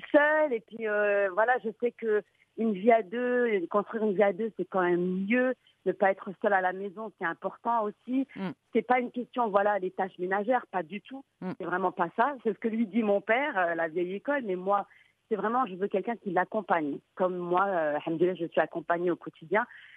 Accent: France; also born or lived in Morocco; Ben moi, en fait, je suis née et j'ai grandi en France.

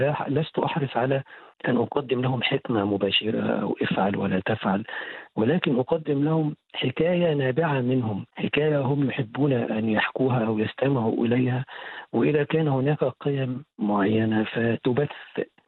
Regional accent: Egypt; بل بالعكس نحرص كمصريين على أن نتيح الفرص لأشقائنا

